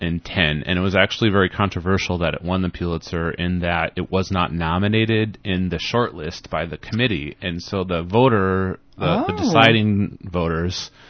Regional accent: Medford, Minnesota, United States; So I'm originally from Medford

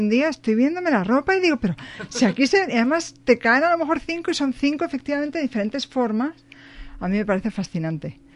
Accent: Madrid, Community of Madrid, Spain; Yo de donde vengo, de Madrid, en España, le llaman el veranillo de San Miguel

